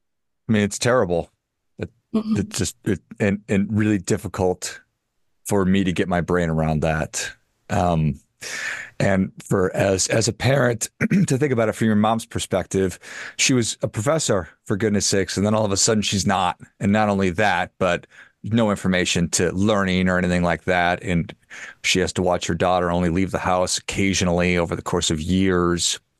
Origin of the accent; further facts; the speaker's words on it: United States; from my perspective as an American